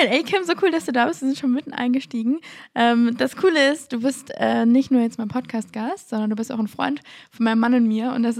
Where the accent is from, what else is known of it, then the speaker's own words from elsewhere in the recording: Munich, Bavaria, Germany; Das war voll das Naturerlebnis für mich als Münchner Stadtkind.